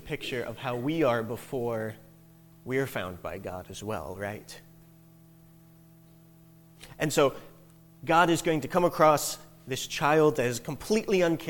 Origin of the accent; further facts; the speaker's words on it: Baltimore, Maryland, United States; I'm a city boy. I grew up in Baltimore. I learned how to drive on 95 between Baltimore and Washington, D.C.